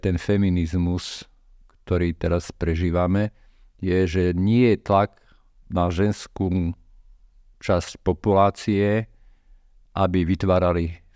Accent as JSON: {"language": "Slovak", "town": "Žilina", "region": "Žilina Region", "country": "Slovakia", "tie": "born or raised there", "said": "Vyrastal som na takom sídlisku v Žiline, kde som sa tiež cítil osamelý."}